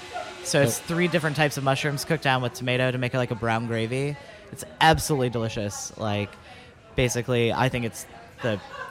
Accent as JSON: {"language": "English", "region": "Wisconsin", "country": "United States", "tie": "born or raised there", "also_born_or_lived": "Iowa / Tennessee", "said": "I grew up in Wisconsin, moved across the river, so East Bank, West Bank, sort of thing."}